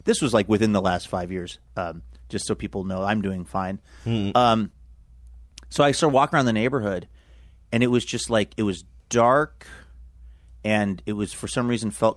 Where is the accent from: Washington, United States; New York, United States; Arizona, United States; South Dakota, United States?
Washington, United States; Seattle; I went and I walked around Green Lake, which is where I grew up in Seattle, and I ended up going back.